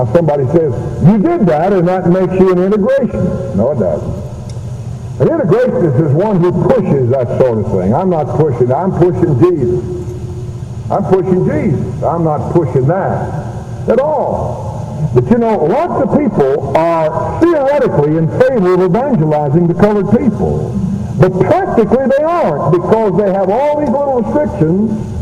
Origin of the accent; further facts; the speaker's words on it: the South, United States; I'm from the South, too, and in the South, we haven't done that very much through the years.